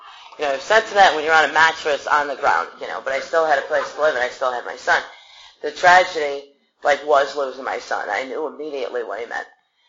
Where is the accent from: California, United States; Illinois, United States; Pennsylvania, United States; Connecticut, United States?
Connecticut, United States; West Haven; I did not go back to West Haven, my hometown. I stayed in this godforsaken town.